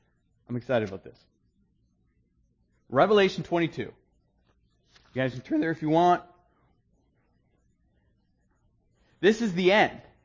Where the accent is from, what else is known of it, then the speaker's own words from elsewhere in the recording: Maine, United States; Now, you guys, I'm from Maine. There's springs in Maine.